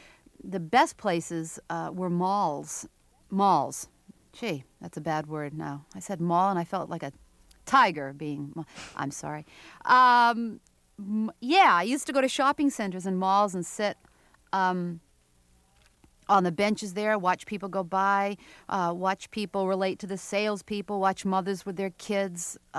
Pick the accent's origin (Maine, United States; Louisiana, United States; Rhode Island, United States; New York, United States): Maine, United States; Portland; You know, growing up in Portland, Maine, an Armenian in a very WASPy community never made me feel completely at ease.